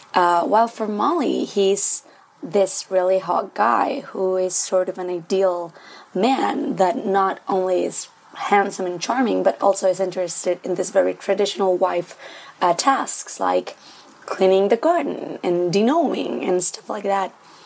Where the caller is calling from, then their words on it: Santiago, Santiago Metropolitan Region, Chile; English is a second language; I'm calling from Santiago, Chile.